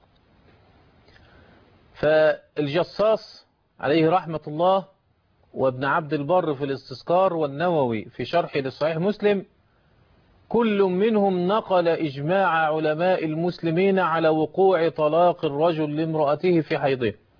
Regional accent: Egypt; عندنا في مصر

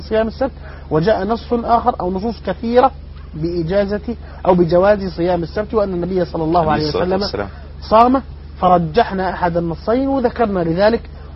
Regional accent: United Arab Emirates; عندنا في الإمارات في مثل يقول لك

